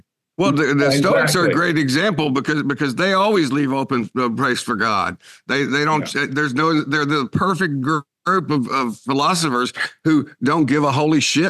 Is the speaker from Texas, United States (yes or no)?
yes; Texas, United States; I grew up in West Texas. I grew up with people trying to save my soul, you know, which is very irritating.